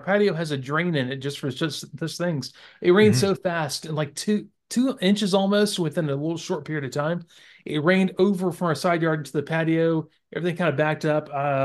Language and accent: English; the South, United States; the growing up in the South, I know you were probably the same way. We grew up with box fans and window units.